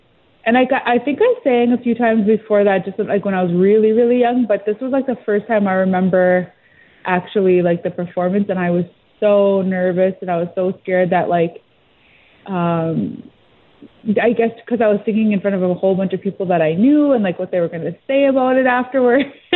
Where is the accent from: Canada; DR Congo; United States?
Canada; Grand Rapids, Manitoba; I ran for Queen in my hometown, Grand Rapids, Mr. Paisa Cree Nation, and we have a winter festival there.